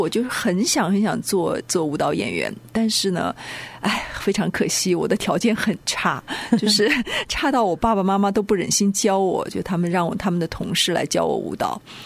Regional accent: Suzhou, Jiangsu, China; 我是苏州人，中国江苏省苏州市人。

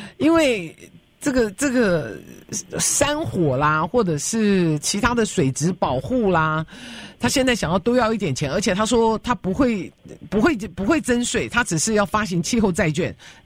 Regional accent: California, United States; 我们加州人或者加州的这个团体，

